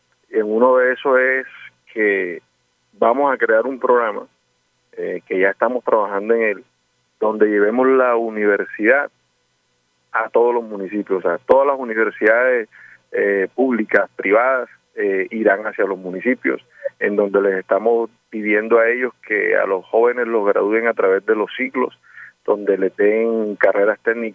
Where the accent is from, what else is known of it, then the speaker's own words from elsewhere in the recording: Santo Tomás, Atlántico, Colombia; yo soy de Santo Tomás, y en Santo Tomás hoy, a través de que ya hay dos megacolegios grandes